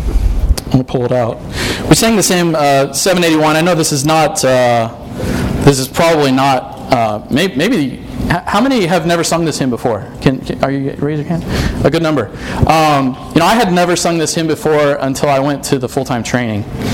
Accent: Fairborn, Ohio, United States; I'm from Fairborn, Ohio.

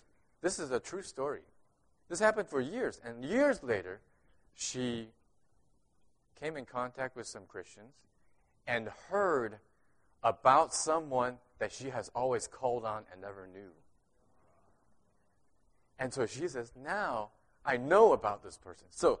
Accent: Champaign, Illinois, United States; I'm from Champaign, right here.

